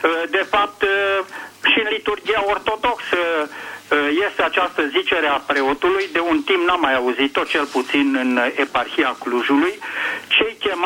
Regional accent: Cluj-Napoca, Cluj County, Romania; de la Cluj, mă auziți?

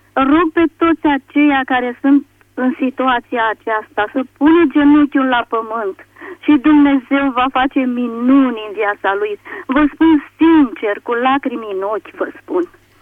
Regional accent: Zimnicea, Teleorman, Romania; și sunt din Zimnicea Teleorman.

